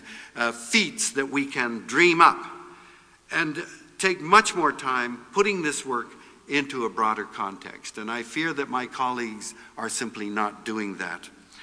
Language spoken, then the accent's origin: English; Vancouver, British Columbia, Canada; also born or lived in Ontario; When I was growing up in Vancouver in the 1930s, and then in Ontario after that, I wasn't allowed to go swimming in public pools